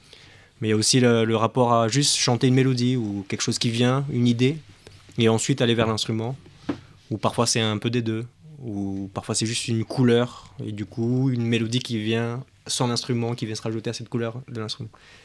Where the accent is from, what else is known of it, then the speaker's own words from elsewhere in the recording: French Guiana; born there; Je suis né en Guyane française.